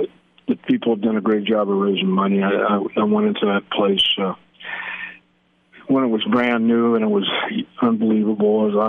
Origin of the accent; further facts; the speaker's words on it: Pacific Northwest, United States; because I'm from the Northwest.